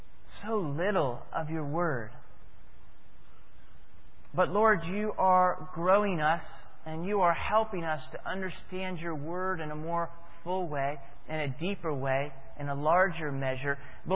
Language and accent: English; Florida, United States; I'm from Florida, and people that are from Florida oftentimes like to swim.